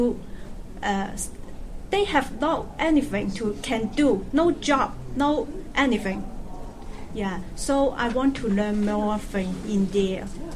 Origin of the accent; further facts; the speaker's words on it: Macau; English is a second language; I'm from China, Macau.